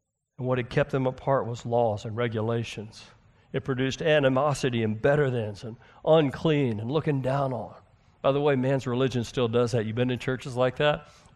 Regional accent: United States; I know we've been in this thing. We grew up in America.

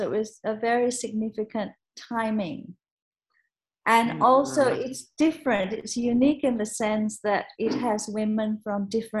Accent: Malaysia; now in Melbourne, Australia; I come from Malaysia, from North Indian background, Punjabi background, and I've been in Melbourne for, I don't know, more than 30 years.

